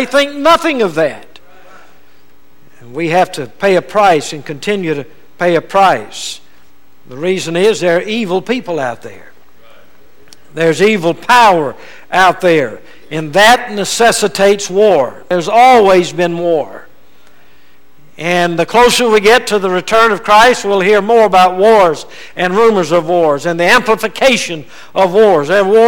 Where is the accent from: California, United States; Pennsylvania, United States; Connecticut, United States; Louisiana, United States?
Louisiana, United States; also born or lived in Texas; I was born in Texas, but raised and reared in Louisiana.